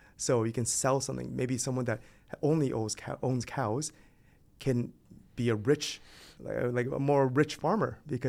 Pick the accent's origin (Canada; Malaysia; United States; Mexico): Canada; also born or lived in United Kingdom; So I studied in Canada. I'm from Canada originally.